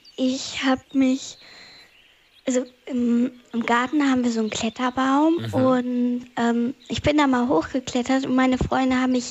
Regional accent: Wiekenberg, Lower Saxony, Germany; Ich komme aus Wiekenberg, das liegt im Landkreis Celle.

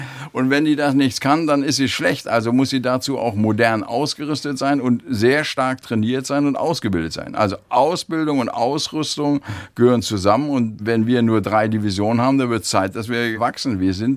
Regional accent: Lüneburg, Lower Saxony, Germany; Ich komme aus Lüneburg, da war die Grenze 80 oder 100 Kilometer weg

